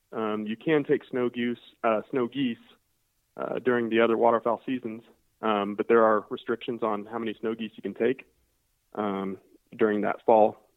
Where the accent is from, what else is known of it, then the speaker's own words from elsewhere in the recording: Missouri, United States; I'm actually, so I'm from Northwest Missouri, so